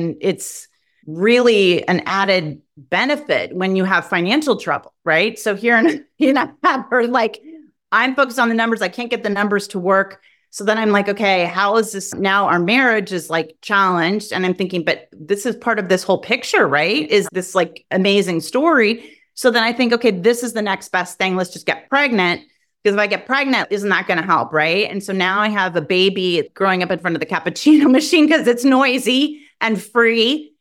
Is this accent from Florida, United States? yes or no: no; Pasadena, California, United States; So we got into the restaurant business back in my hometown of Pasadena, California.